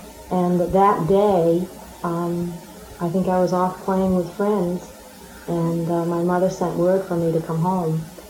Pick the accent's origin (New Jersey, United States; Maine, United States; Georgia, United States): Maine, United States; Bangor; born there; also born or lived in Bar Harbor; No, we moved from Bangor to Bar Harbor. We were born in Bangor, and my mother grew up in South Brewer.